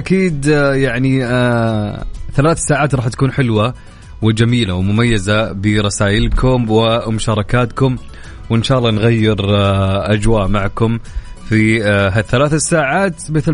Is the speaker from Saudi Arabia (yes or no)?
yes; Mecca, Makkah Province, Saudi Arabia; طبعا عندنا في مكة 43 درجة مئوية